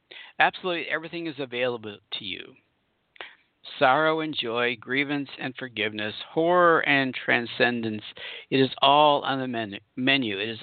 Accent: Kansas, United States; I'm an unknown from Kansas.

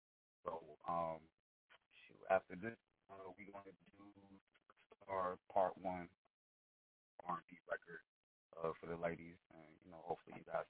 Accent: New York, United States; You know, I'm from New York, but I have southern roots down here in South Carolina.

